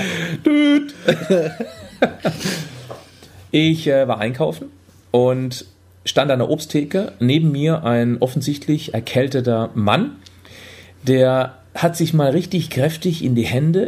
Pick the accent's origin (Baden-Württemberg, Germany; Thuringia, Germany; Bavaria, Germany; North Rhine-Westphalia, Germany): Baden-Württemberg, Germany; Freiburg; now in Hamburg, Germany; Hier in Hamburg bekommt man sehr wenig Sonne ab. Ich komme ja ursprünglich aus Freiburg, der sonnigsten Region Deutschlands.